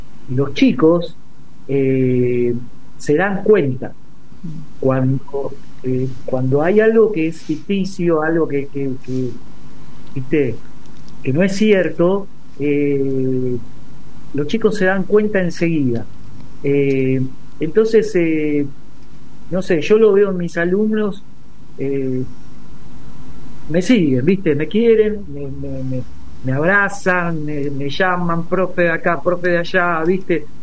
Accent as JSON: {"language": "Spanish", "town": "Avellaneda", "region": "Buenos Aires Province", "country": "Argentina", "tie": "born or raised there", "said": "yo soy de Avellaneda, nací en Avellaneda, me crié ahí"}